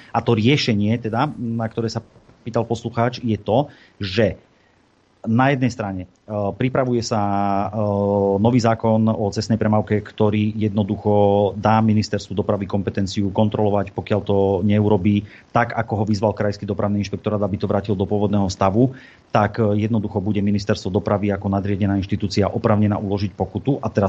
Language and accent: Slovak; Bratislava, Bratislava Region, Slovakia; nemôžem ja ako Bratislavčan doplácať